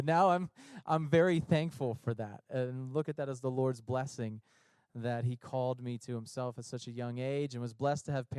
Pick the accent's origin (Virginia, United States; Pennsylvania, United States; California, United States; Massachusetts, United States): Pennsylvania, United States; Canonsburg; Cecil Alliance Church is where I grew up, because that was much closer to where we lived. I grew up in Canonsburg, Pennsylvania, just outside of there.